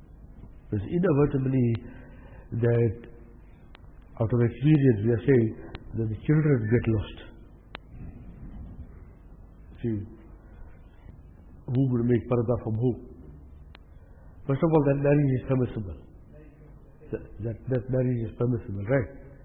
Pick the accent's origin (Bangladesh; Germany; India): India; We are Indian. Basically, we are Indian.